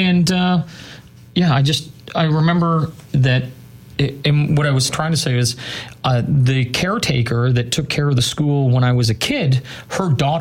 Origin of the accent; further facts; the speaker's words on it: Northern Ireland, United Kingdom; now in Canada; Honestly, growing up in Ireland was really interesting.